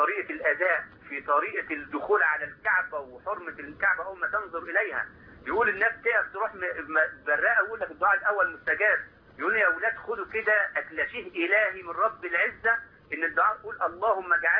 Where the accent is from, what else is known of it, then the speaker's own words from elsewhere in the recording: Egypt; مع أننا عايشين في مصر ومع الانشغال الشديد اللي احنا فيه إلى الآن عندنا حاجة تربينا عليها في الريف المصري بتاعنا حاجة اسمها الموسم